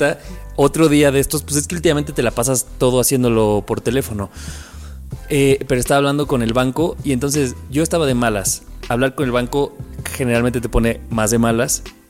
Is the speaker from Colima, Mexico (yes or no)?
yes; Colima, Mexico